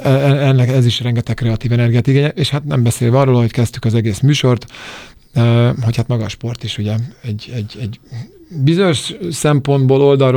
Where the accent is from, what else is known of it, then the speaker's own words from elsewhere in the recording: Budapest, Hungary; Mi Budafokon nőttünk föl, Budatétényben.